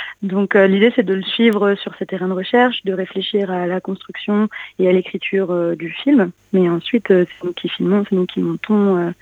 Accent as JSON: {"language": "French", "town": "Rennes", "region": "Brittany", "country": "France", "also_born_or_lived": "Bordeaux", "said": "moi, je suis originaire de Rennes, donc je suis revenue à Rennes, mais j'ai fait mes études à Bordeaux"}